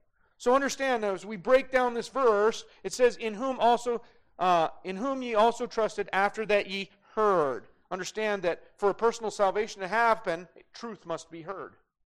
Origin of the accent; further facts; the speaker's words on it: Great Falls, Montana, United States; I grew up in Great Falls, Montana.